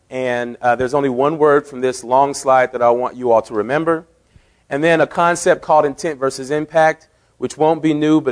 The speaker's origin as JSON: {"language": "English", "region": "Texas", "country": "United States", "said": "Oh, okay, well, where are you all from? We're from Texas. And, of course, as soon as you say Texas, there's all these things that come into people's mind about what Texas is all about, right?"}